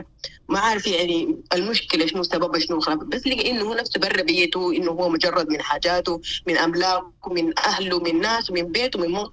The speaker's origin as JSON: {"language": "Arabic", "country": "Sudan", "said": "وما عندنا مكان إن إحنا بنقدر نكون مرتاحين فيه غير بلدنا السودان."}